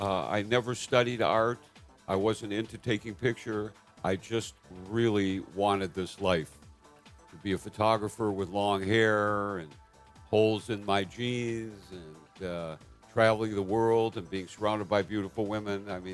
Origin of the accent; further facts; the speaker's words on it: Minneapolis, Minnesota, United States; I'm from Minnesota, Minneapolis, that's where … was from.